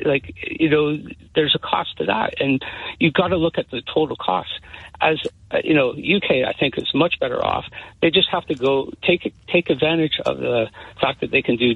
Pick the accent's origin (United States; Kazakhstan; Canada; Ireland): Canada; moved away; don't forget, I'm a Canadian. So I've had to do this since I landed here